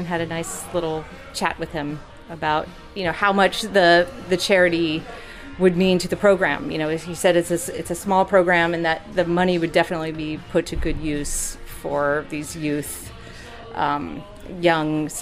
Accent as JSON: {"language": "English", "town": "Blacksburg", "region": "Virginia", "country": "United States", "tie": "born or raised there", "said": "Roanoke, but I grew up not far from Roanoke. It's about an hour from there. So I was driving down to my hometown, which is Blacksburg, Virginia, this summer"}